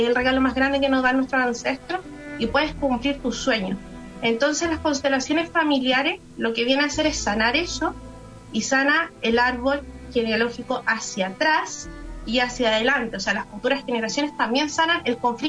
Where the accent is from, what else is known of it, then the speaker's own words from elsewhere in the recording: Molina, Maule, Chile; Somos de Molina, séptima región.